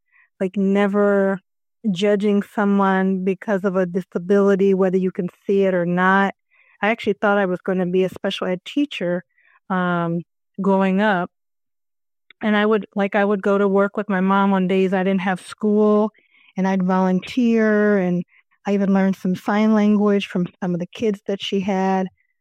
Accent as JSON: {"language": "English", "town": "Cincinnati", "region": "Ohio", "country": "United States", "tie": "born or raised there", "also_born_or_lived": "Statesboro, Georgia", "said": "so I was born actually in Statesboro, Georgia, and lived there for a little bit. And we moved to Cincinnati, lived most of my time in Cincinnati, Ohio."}